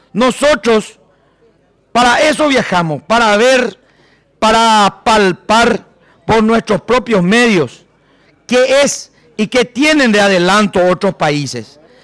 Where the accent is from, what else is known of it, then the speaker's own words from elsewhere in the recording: Paraguay; ¿Qué es el Paraguay? Somos un país de cuarta.